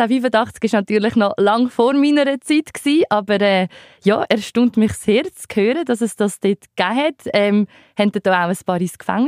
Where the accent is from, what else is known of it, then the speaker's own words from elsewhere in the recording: Lucerne, Switzerland; der Kanton Luzern, wie man so schön hört, ist natürlich meine Heimat. Und Emmen kenne ich natürlich auch sehr gut. Ich bin im Dorf nebenan aufgewachsen